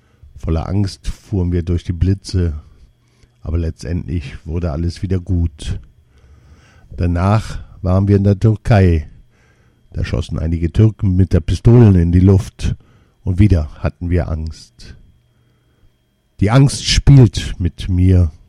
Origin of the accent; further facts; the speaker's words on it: Lebanon; now in Germany; Ich bin Libanese und lebe seit 1993 in Deutschland. Ich spreche Deutsch, Englisch und Arabisch.